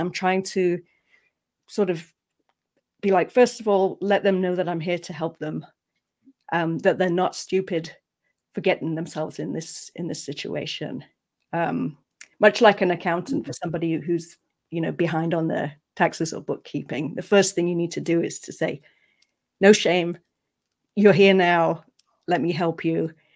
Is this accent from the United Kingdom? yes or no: yes; East Midlands, United Kingdom; I'm from the UK. I'm from Sherwood Forest.